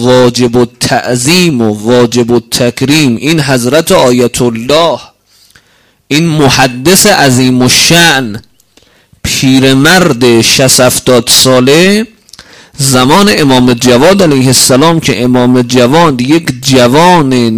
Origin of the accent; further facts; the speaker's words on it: Tehran, Tehran Province, Iran; یعنی من که اهل تهرانم